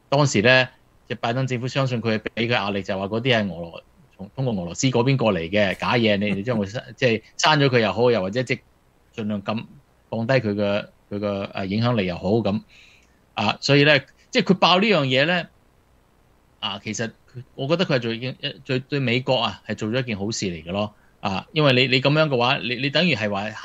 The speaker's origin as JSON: {"language": "Cantonese", "country": "China", "said": "你我哋中國人有個瓜田李下"}